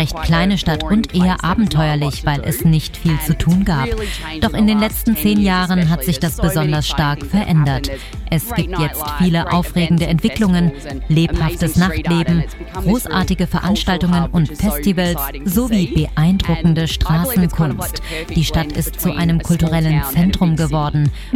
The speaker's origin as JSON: {"language": "German", "country": "Australia", "said": "Als Australier gibt man alles einen Namen."}